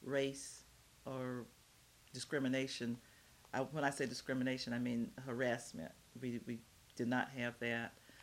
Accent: East Arcadia, North Carolina, United States; now in Roswell, United States; Originally North Carolina, a small town outside of Wilmington. It's called East Arcadia, North Carolina.

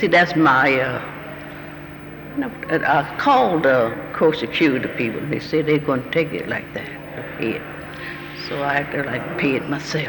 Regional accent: Pensacola, Florida, United States; born there; Right there in Pensacola.

